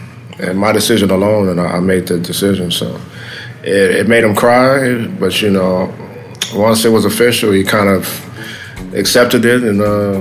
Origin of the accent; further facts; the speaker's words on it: Los Angeles, California, United States; I grew up in South LA, which is you know, it's a gang infested, you know, a lot of crime, a lot of gang activity, a lot of drug dealing and stuff like that.